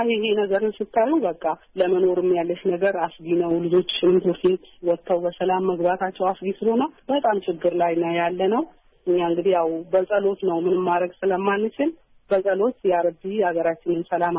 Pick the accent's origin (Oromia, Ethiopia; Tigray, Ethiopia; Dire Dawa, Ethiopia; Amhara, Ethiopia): Dire Dawa, Ethiopia; እኔ በኔ በኩል የድሬዳዋ ዝም ተወልጄ ያደኩኝ የድሬዳዋ ውስጥ ተወልጄ ያደኩኝ የ8 ልጆች እናት ነኝ።